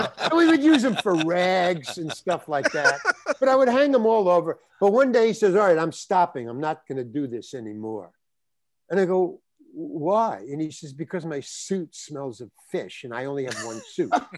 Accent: New York, United States; Because I grew up in New York. So the Village was like a mecca to me.

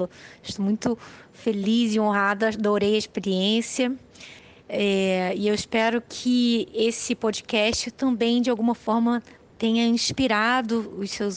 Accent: Rio de Janeiro, Brazil; now in United States; na verdade, eu sou do Rio de Janeiro, mas eu estou morando nos Estados Unidos desde janeiro de 2018.

